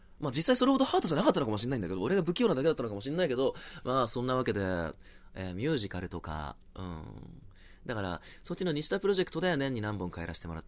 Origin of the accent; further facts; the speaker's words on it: Hiroshima, Japan; 広島から来ましたみたいな、芝居したいんですけどみたいな